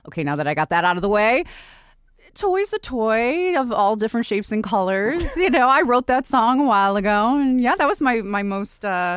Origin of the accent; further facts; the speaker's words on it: Buffalo, New York, United States; I'm from Buffalo, so it's kind of like promoting a little close to home.